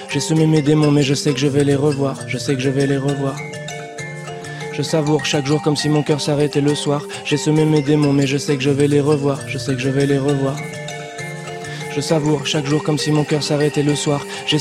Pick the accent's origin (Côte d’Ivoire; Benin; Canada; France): France; Paris, Île-de-France; born there; De toute façon, je suis né à Paris. J'étais sur un ordinateur à 7 ans ou 8 ans.